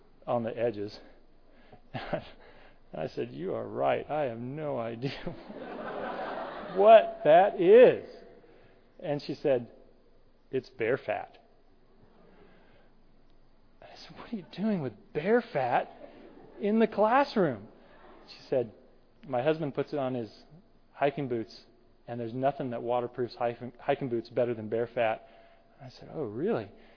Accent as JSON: {"language": "English", "region": "California", "country": "United States", "tie": "born or raised there", "said": "And I grew up in Central California, so moving to the north was just a whole new experience for me."}